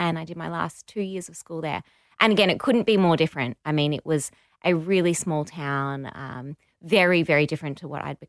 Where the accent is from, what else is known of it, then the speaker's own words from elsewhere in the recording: Fiji; also born or lived in Barossa Valley, Australia; I was born in the Barossa Valley. Right. And then when I was about 7, I moved to Fiji and grew up there.